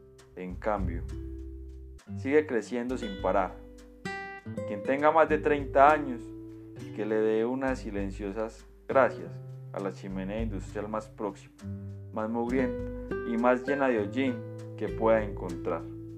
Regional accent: Colombia; Como amante de esta y como colombiano, analizaré algunos principios de nuestra Constitución

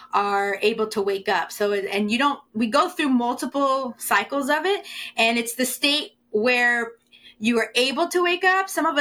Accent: Hanford, California, United States; my hometown is a small Central California town called Hanford.

